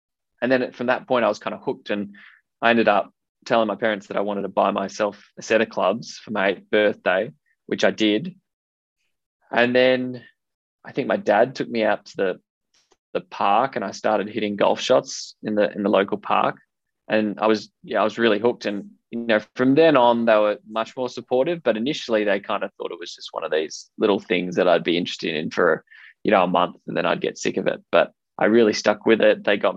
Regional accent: Perth, Western Australia, Australia; I think growing up in Perth definitely prepared me for the Scottish wind.

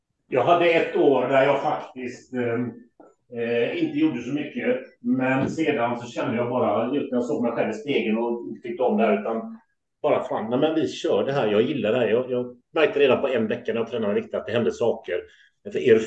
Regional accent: Gothenburg, Västra Götaland County, Sweden; 51 år från Göteborg, född och uppvuxen i Göteborg, bott i Kullavik, en liten bit utanför det havet.

